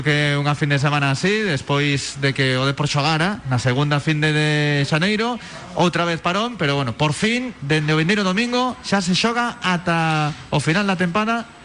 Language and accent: Galician; A Coruña, Galicia, Spain; Son coruñés, galego, español. Así, nese orden.